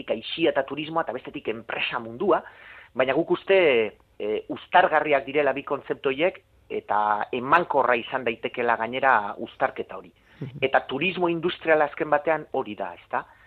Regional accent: Basque Country, Spain; Azken batean euskalduna naiz, euskaraz ikasitakoa

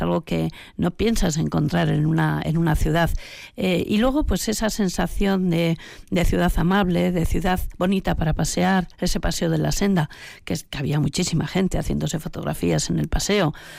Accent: Vitoria, Basque Country, Spain; ¿Quién va a venir a Vitoria? Porque la verdad es que somos un poco así, ¿no?

